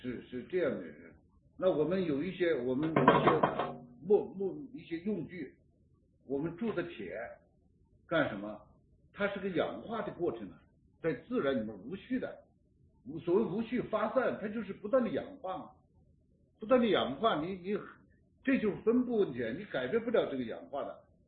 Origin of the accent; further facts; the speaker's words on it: southern China, China; 我在南方长大，我在武汉上大学